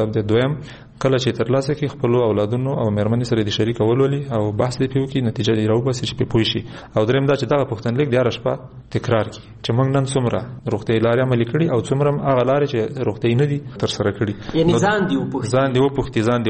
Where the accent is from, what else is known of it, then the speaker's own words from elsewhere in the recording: Kunar, Afghanistan; زه د کونړ یم خو د کونړ اصطلاحات نه یي